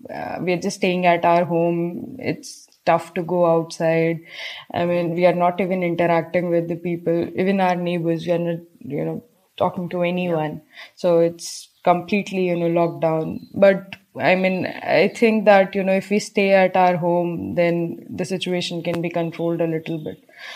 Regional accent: Bijnor, Uttar Pradesh, India; now in Hyderabad, India; I moved to Hyderabad because of the, you know, my job and my work. But currently I'm at my hometown. It's Bijnor, Uttar Pradesh. Comparatively, it's like a very small town.

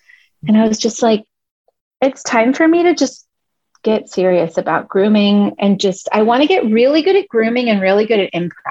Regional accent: California, United States; I'm from the San Fernando Valley, so a lot of skateboarders.

